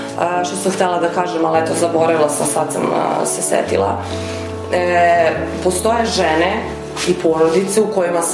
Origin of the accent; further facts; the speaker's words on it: Vršac, Vojvodina, Serbia; now in Bela Crkva, Serbia; Ja sam rodom iz Vršca, da izuzmem onih 5 godina koje sam provela studirajući u Beogradu. Nakon udaje, točnije, ja sam počela da živim sa suprugom pre 9 godina, prešla sam da živim u Belu Crkvu.